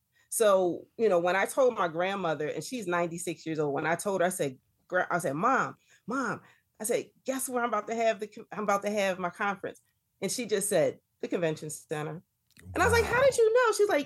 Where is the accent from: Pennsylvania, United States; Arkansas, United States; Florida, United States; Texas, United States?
Pennsylvania, United States; Philadelphia; I told you I'm from North Philly. I can't swim.